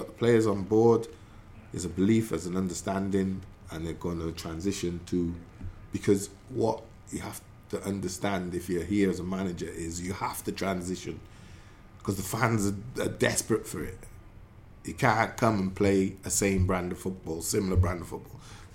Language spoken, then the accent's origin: English; Newport, Wales, United Kingdom; growing up in Ringland, in Newport.